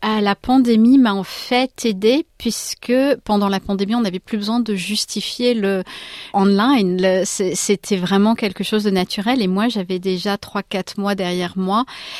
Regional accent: Bordeaux, Nouvelle-Aquitaine, France; moi je suis bordelaise

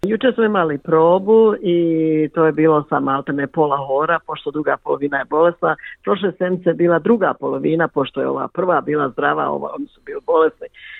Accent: Bosnia & Herzegovina; moved away; kao što sam došla ja iz Bosne i Hercegovine, iz rata

